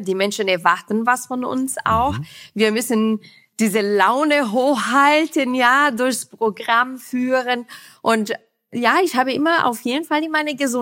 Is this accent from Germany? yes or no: no; Brazil; Ich als Brasilianerin, forget it.